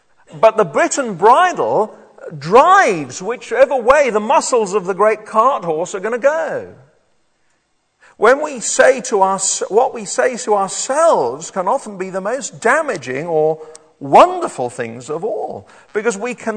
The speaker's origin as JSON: {"language": "English", "region": "South East England", "country": "United Kingdom", "tie": "born or raised there", "said": "When I was a kid growing up in the New Forest, I have keen memories of being warned all the time to be careful of things that can cause fire."}